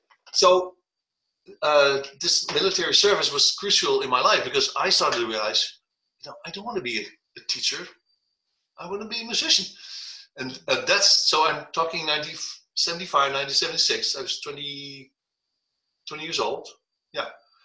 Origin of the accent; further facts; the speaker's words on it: Netherlands; I grew up in Holland, you know, in the Netherlands